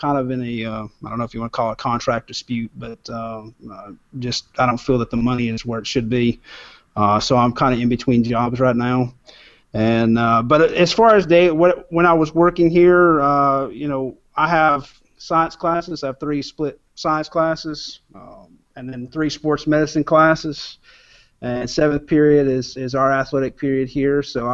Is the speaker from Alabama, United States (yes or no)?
no; Arizona, United States; But growing up in Arizona, it was a pretty big high school.